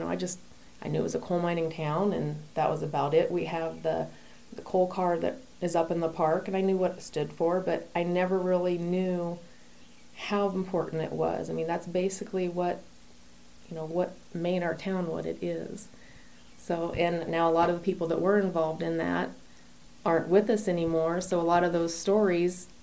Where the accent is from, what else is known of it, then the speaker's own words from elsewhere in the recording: Melcher-Dallas, Iowa, United States; moved away for a couple of years, went from coast to coast, and now I'm back just a few blocks from where I grew up in Melcher, yes.